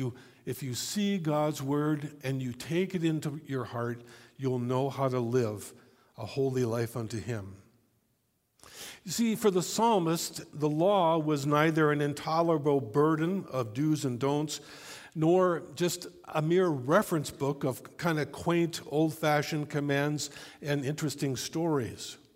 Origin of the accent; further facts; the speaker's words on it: United States; since I grew up in the States, I didn't really get any Dutch.